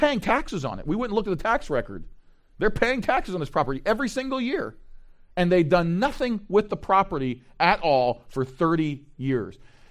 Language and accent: English; Elkridge, Maryland, United States; I live in the house that I grew up in over in Elkridge.